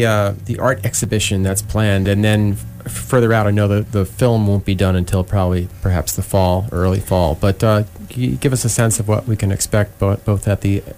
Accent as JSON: {"language": "English", "town": "Bernardsville", "region": "New Jersey", "country": "United States", "tie": "born or raised there", "said": "I mean, I grew up in Bernardsville, New Jersey. And in the 1960s and early 70s, when I was growing up, Basking Ridge was still, in large part, a farming community."}